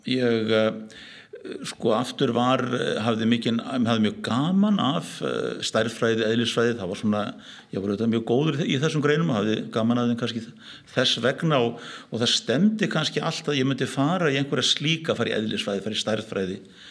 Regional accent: Reykjavík, Capital Region, Iceland; Jú, ég fæddur og uppalinn í Reykjavík og má segja ólst upp í miðbænum. Ég bjó í bæði vesturbænum en ólst upp mest í Norðumýrinni.

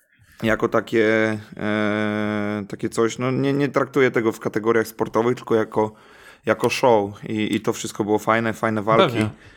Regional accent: Pomeranian Voivodeship, Poland; mimo, że my jesteśmy obaj z Pomorza, to spotkaliśmy się na Śląsku.

